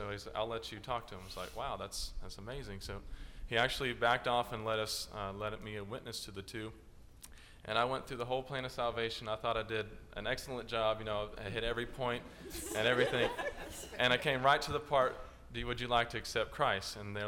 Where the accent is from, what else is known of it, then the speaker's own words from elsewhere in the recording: Georgia, United States; I'm also from Georgia.